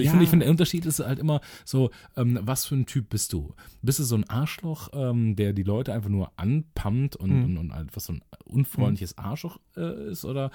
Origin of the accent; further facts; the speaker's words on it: North Rhine-Westphalia, Germany; Ja, wir kommen ja aus dem Rheinland und da ist ja nun mal der Karneval sehr groß. Wir kommen auch aus der karnevalistischen Hochburg Raum Köln.